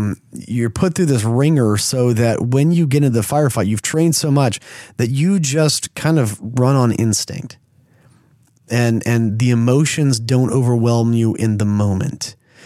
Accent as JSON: {"language": "English", "region": "Texas", "country": "United States", "tie": "born or raised there", "lives_now": "Missouri, United States", "said": "I grew up in Texas. I live in Missouri now."}